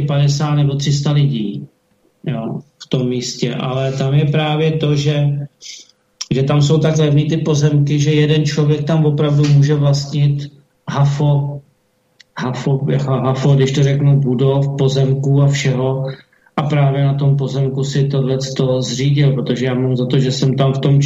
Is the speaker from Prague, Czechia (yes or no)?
yes; Prague, Czechia; Tož my jsme z Žižkova, hele, my Žižkováci si s tím můžeme poradit